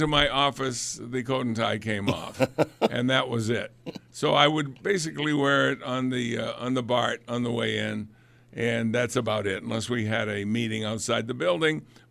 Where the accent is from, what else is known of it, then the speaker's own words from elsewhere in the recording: New England, United States; Vermont. Yeah, Vermont. I'm from New England. I should know about Vermont.